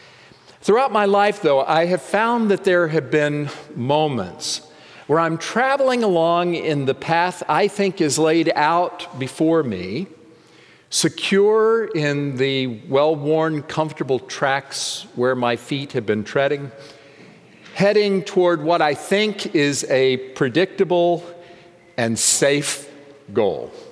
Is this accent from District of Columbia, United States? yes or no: no; Friendswood, Texas, United States; I came across a clipping from my hometown newspaper, the Friendswood News.